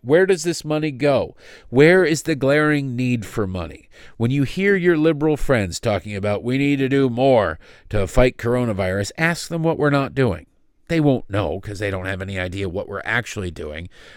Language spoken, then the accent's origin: English; Detroit, Michigan, United States; because I grew up in Detroit and would see the stories of Canadians coming over on buses